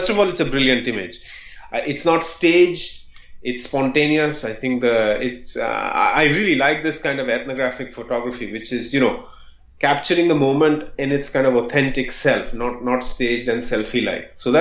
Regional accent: India; growing up in India, was this layers of anxiety that you had to deal

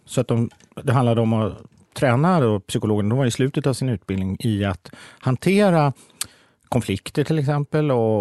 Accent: Stockholm, Stockholm County, Sweden; jag är 50, kommer från Stockholm

